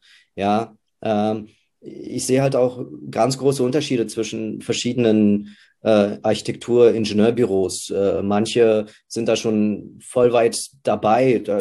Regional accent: Berlin, Germany; ich als Berliner

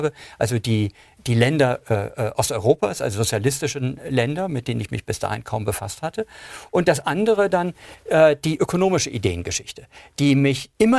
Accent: West Berlin, Berlin, Germany; Ich bin in West-Berlin groß geworden.

